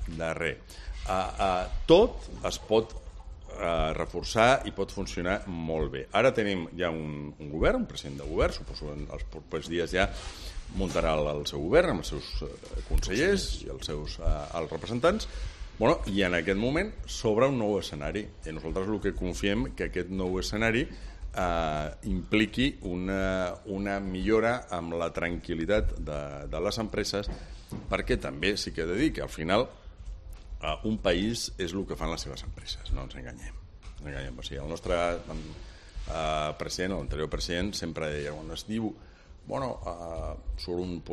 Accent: Barcelona, Catalonia, Spain; born there; jo vaig néixer a Barcelona

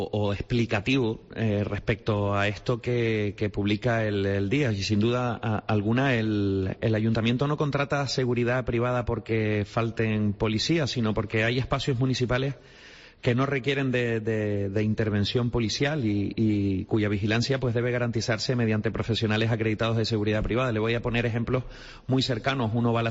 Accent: Canary Islands, Spain; nosotros como canarios

